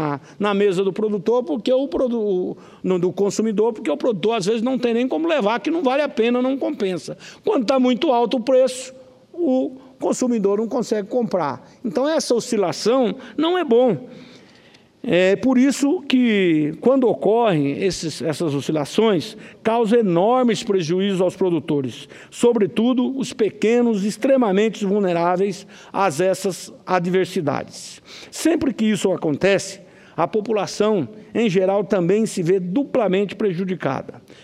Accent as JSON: {"language": "Portuguese", "town": "Rondonópolis", "region": "Mato Grosso", "country": "Brazil", "tie": "born or raised there", "said": "lá na minha cidade natal, Rondonópolis, para uma audiência pública"}